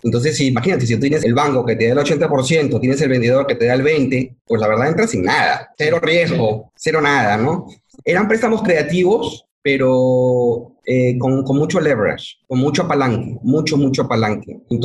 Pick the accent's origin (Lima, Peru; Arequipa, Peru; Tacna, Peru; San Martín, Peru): Lima, Peru; No soy yo de una ciudad de frontera. Yo soy una persona de la costa, soy de Lima.